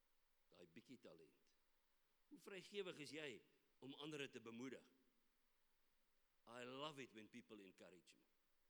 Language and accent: Afrikaans; Free State, South Africa; Okay, ek is 'n Vrystater.